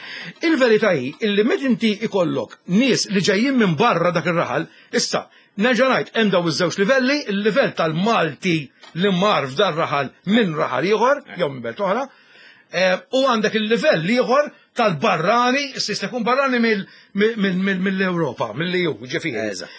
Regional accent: Ħamrun, Southern Harbour, Malta; now in Mosta, Malta; jiena noqgħod il-mosta jiena proprju minn Ħamrun. Noqgħod il-mosta mara jien diġà konsidrat barrani fil-mosta

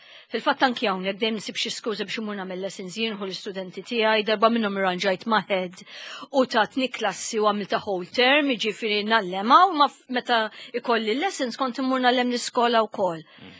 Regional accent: Kingston, London, United Kingdom; fejn kont mort nagħlem il-barra jien ta' Kingston, waħda mill-barras ta' Londra.

